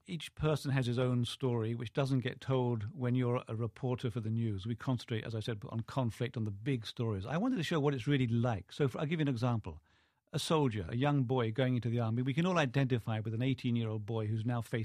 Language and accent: English; England, United Kingdom; except being English, I can't actually meet people unless I'm introduced to them first.